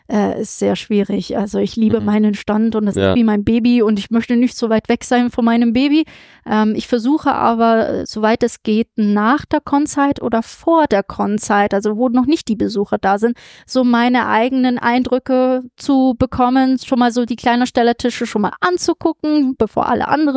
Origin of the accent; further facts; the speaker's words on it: Germany; accent: German; Auch im englischen Raum, dass sich mein deutscher Akzent zum Beispiel ein bisschen reduzieren lässt und dafür britisches Englisch sich einfindet.